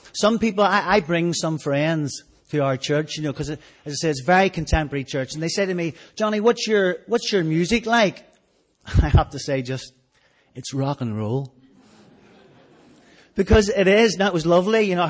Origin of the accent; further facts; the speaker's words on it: Rathcoole, Northern Ireland, United Kingdom; But I was brought up in Rathcoole. In the 60s and the 70s were difficult times growing up in Rathcoole. It became a dangerous place to live.